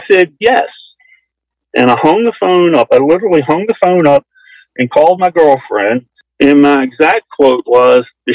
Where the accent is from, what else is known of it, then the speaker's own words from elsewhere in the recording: Richmond, Virginia, United States; I'm 55 years old, and I'm from Richmond, Virginia.